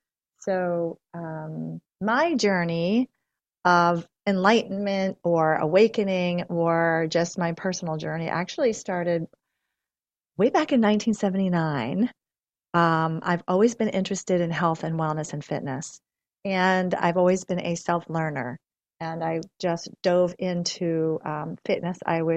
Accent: Florida, United States; Well, I grew up in South Florida. Back then, there were no ice rinks.

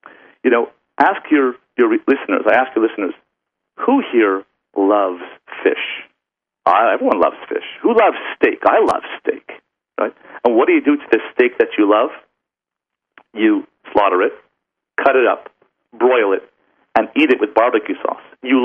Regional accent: Canada; I come from Canada

